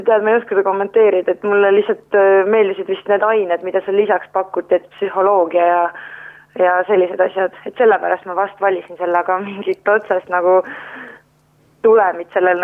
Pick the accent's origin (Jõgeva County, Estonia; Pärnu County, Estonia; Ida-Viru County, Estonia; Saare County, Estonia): Saare County, Estonia; Orissaare; ma tegelikult tulin oma ühel Orissaare sõbranna kätt hoidma, et me tulime mõlemad Orissaarest, kui ta tuli sisse astumis katsetele KG-sse.